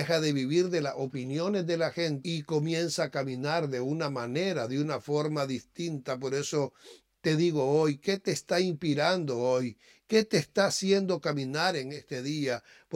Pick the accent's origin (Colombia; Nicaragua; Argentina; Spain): Nicaragua; Es más, soy nicaragüense, imagínate, que en muchos lugares dicen, ah, usted es nicaragüense.